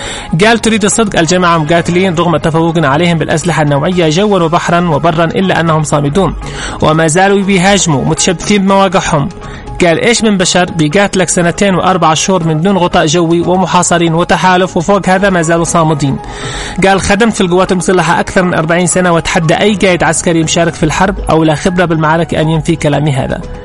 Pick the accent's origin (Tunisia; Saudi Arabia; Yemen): Yemen; هذه الحرب حولت التهديد والخطر الكبير علينا كيمنيين إلى فرصة لبناء أقوى منظومة دفاع بحري في المنطقة